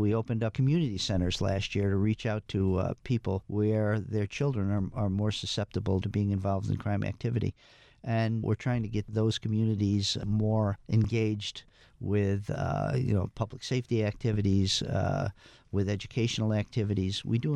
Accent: Massachusetts, United States; I grew up in the Berkshires, so I saw it firsthand.

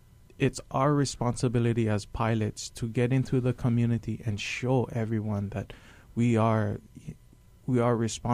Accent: Hawaii, United States; And as a resident, as a Hawaiian, with a small company, we pushing very hard on that.

